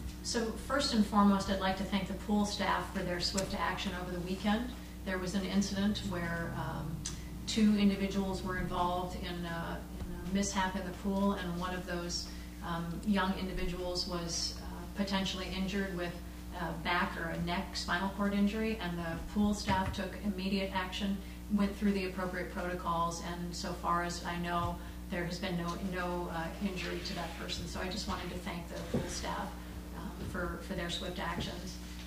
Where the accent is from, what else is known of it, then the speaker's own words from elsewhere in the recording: Valdez, Alaska, United States; And I come from Valdez, where we are able to upgrade our fire on a little bit earlier schedule than you guys are here